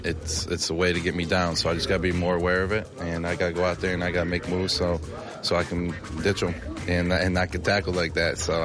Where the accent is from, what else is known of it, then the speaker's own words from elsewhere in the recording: Buffalo, New York, United States; I grew up in Buffalo, so I always watched the Buffalo Bills.